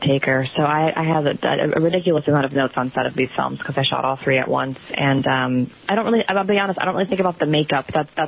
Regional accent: United States; born there; No. I was born in America.

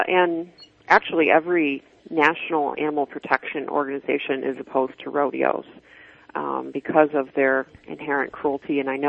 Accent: Michigan, United States; I was really heartened to see that in my home state of Michigan

